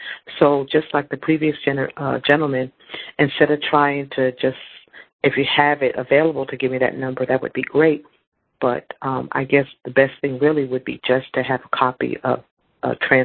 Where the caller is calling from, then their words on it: New York, United States; I'm calling from Shinnecock Nation.